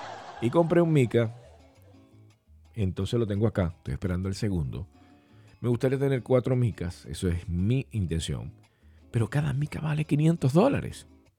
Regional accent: Venezuela; Lo más importante es que somos venezolanos, ¿eh? Ustedes, venezolanos, somos venezolanos.

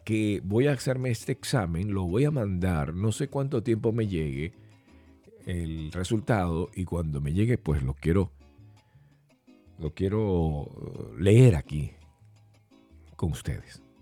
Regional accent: Venezuela; Lo más importante es que somos venezolanos, ¿eh? Ustedes, venezolanos, somos venezolanos.

